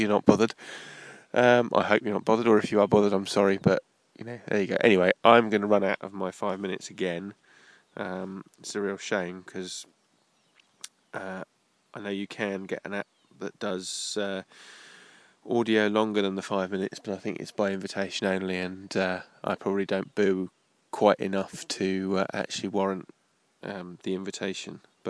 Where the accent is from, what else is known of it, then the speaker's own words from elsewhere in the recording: England, United Kingdom; I'm English